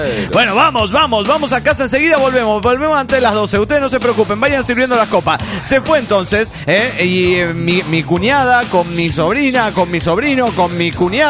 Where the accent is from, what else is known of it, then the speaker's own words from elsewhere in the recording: Mexico City, Mexico; del DF mexicano.